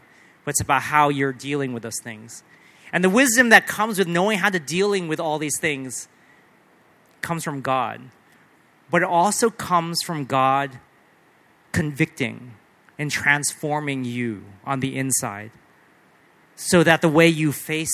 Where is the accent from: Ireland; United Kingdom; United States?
United States; Now, because I'm an American, I've been very interested in the past election